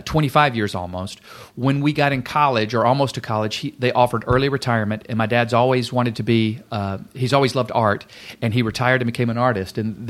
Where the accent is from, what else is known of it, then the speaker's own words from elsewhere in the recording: Birmingham, Alabama, United States; Birmingham. Birmingham, Alabama.